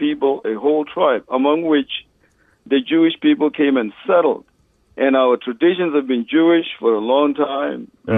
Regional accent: South Africa; I am from South Africa, and there's a other than the lumber that everybody knows about, there's a whole bunch of people, a whole tribe, among which the Jewish people came and settled, and our traditions have been Jewish for a long

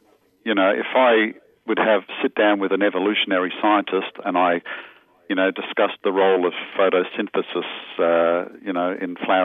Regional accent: Australia; In Australia, my home country

